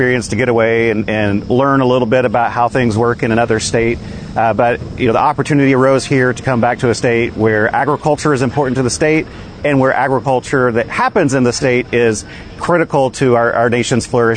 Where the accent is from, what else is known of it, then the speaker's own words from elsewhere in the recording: Texas, United States; now in Oklahoma, United States; So I grew up in the Texas Panhandle.